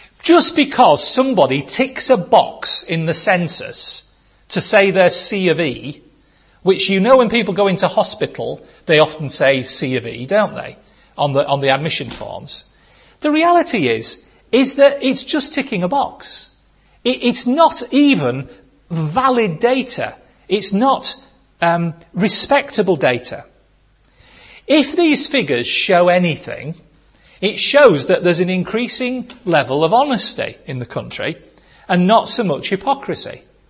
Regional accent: Goole, Yorkshire and the Humber, United Kingdom; When I was growing up in Goole, in the 70s, when I was a teenager

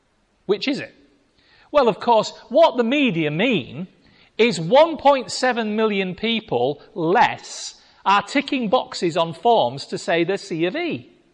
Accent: United Kingdom; Now, as British people, we ought to love this because it's our sort of hope.

